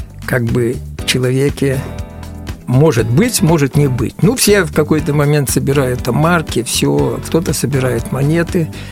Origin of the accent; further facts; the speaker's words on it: Gomel, Gomel Region, Belarus; родина – это Беларусь, более конкретно Гомель. И до 12 лет Банная аллея. Сейчас немножко другой адрес изменился. Но это родина, это родная земля